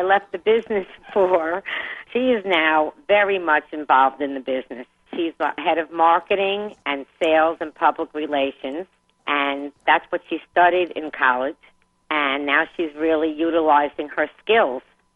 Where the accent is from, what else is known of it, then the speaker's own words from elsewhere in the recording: Brooklyn, New York, United States; accent: Brooklyn; And especially where I grew up in Brooklyn, as you could tell by my accent, there was like a deli on every corner.